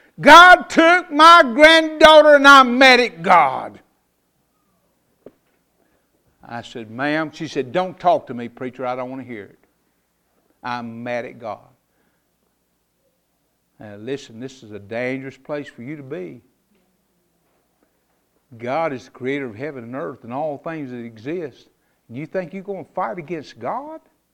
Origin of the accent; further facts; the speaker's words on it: High Point, North Carolina, United States; Where I come from, and I was raised up in around High Point, North Carolina.